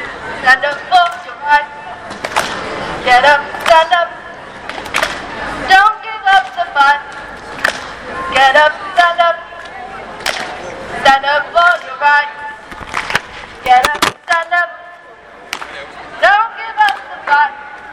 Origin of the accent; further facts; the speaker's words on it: Iceland; I'm from Iceland.